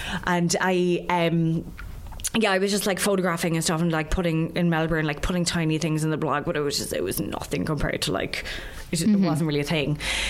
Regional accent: Cork, Munster, Ireland; I'm from Cork and I was raised in Cork

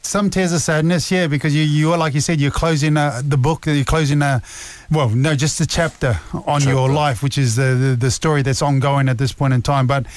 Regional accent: Auckland, New Zealand; I was from the real side, which was the west side.

